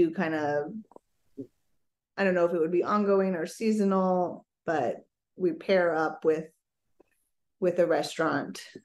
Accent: California, United States; So I'm from the Bay Area, and I feel like in the Bay Area to do something like that is almost like inconceivable.

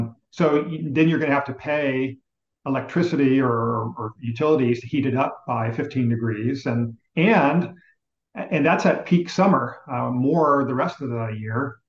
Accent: Texas, United States; growing up in Texas and living in Texas for half my life

